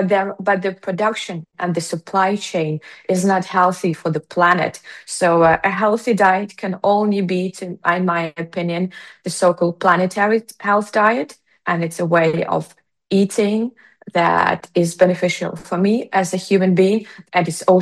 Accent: Ukraine; So when I come from Ukraine, my gut microbiome is co-shaped by what not only I grew up with, but also by what my ancestors have been growing up with.

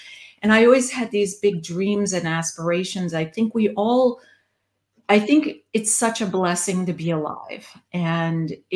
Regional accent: New York, United States; I'm a New Yorker, so I like things fast

